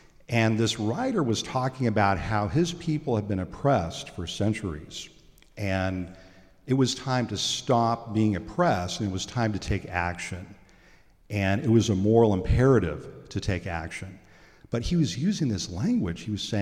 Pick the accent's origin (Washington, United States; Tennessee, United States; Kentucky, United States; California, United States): Washington, United States; Bremerton; for youth of the town I grew up in Bremerton, and there are many towns like Bremerton, we're raised to be fighters.